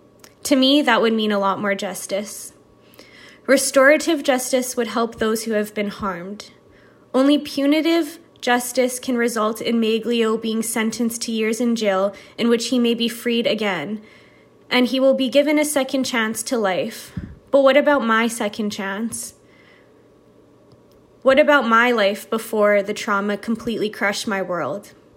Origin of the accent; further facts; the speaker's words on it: Winnipeg, Manitoba, Canada; I'm from Winnipeg, Manitoba, in Canada.